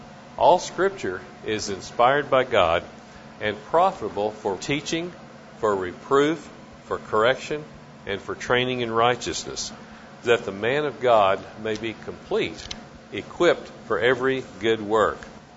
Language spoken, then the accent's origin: English; Oklahoma City, Oklahoma, United States; I'm from Oklahoma City, and I am glad to be here.